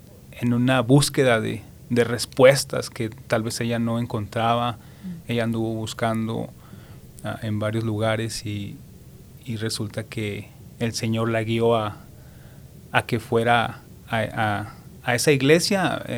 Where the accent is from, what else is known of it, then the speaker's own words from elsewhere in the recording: Delicias, Chihuahua, Mexico; Soy originario de México, el estado de Chihuahua.